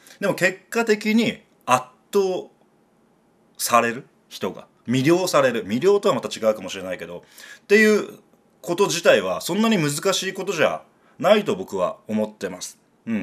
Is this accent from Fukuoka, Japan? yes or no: yes; Fukuoka, Japan; moved away; 福岡から上京するときにね、所沢市っていうのは東京都内だと 不動産屋に騙されまして、でまあ純粋だった僕は所沢に引っ越すわけですけど、